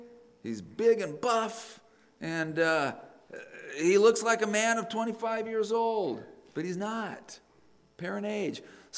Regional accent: Phoenix, Arizona, United States; I grew up in Phoenix, Arizona. An old house in Phoenix, Arizona means it was built in the 1960s.

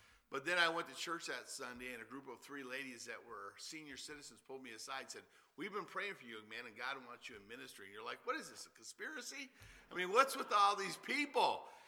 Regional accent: Detroit, Michigan, United States; Number one is just that I was raised in Detroit, Michigan. So excuse me if I do have an urban mentality

